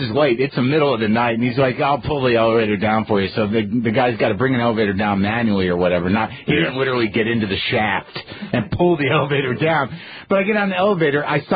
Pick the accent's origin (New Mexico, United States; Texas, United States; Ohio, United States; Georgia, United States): New Mexico, United States; Albuquerque; I talked to a guy interviewing me from Albuquerque, my home state, this guy from the free paper, the cool hipster paper.